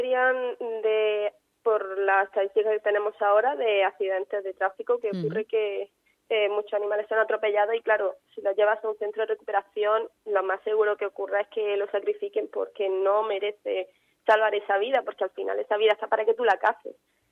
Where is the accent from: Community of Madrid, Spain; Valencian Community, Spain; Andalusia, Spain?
Andalusia, Spain; vivo en un pueblo donde la caza es algo que está a la orden del día. Provengo de Andalucía también, que allí la caza pues básicamente es algo que se lleva desde niño.